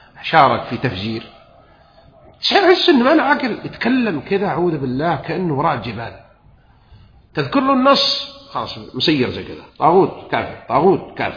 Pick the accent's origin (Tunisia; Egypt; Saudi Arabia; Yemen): Saudi Arabia; Jeddah, Makkah Province; born there; طبعا أنا أعرف لغة الحجاز وأنا من أنا حجازي، أنا مولود بجدة